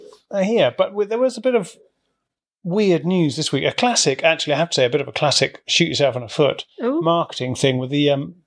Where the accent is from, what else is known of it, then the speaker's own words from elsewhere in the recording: United Kingdom; I'm not a religious person, and I come from Britain, which is a Protestant place